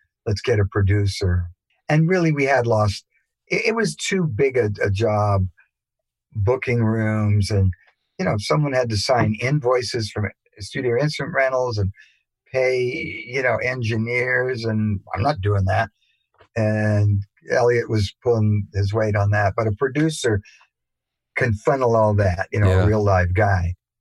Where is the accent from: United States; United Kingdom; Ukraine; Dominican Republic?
United Kingdom; England; born there; And Jerry and I both have British mothers. I was born in England.